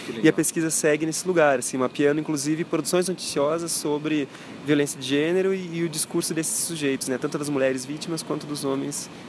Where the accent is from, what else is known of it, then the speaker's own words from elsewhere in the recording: Rio Grande do Sul, Brazil; Eu entrei cedo na faculdade, eu sou gaúcho